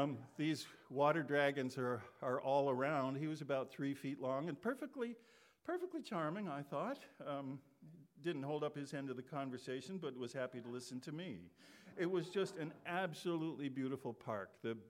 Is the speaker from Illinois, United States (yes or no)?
no; Cleveland, Ohio, United States; because we're from Cleveland and they knew that.